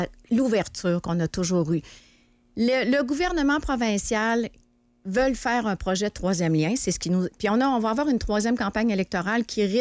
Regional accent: Lévis, Quebec, Canada; Je suis née à Saint-Nicolas, qui est Lévis.

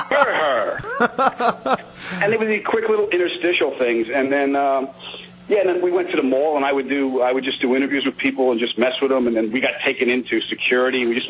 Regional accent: New York, United States; Part of it is growing up in New York, and part of it is growing up on the East Coast.

